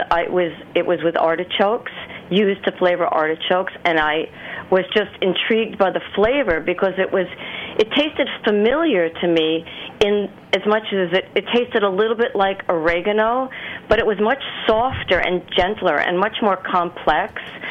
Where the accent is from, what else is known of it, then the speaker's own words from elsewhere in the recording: New York, United States; But I just, you know, growing up in New York, I didn't have that kind of tradition really to fall back on as much because I took in everything from everywhere.